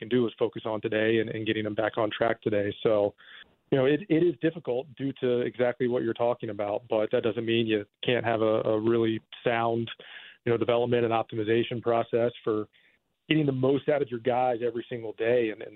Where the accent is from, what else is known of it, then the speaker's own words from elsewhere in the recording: the South, United States; I'm from the South, like I'm on that.